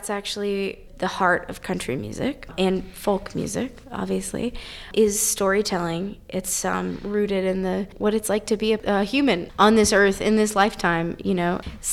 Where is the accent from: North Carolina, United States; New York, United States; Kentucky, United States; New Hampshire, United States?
North Carolina, United States; So I'm originally from North Carolina, Piedmont in North Carolina. But I've been living in and around Colorado for a little over a decade.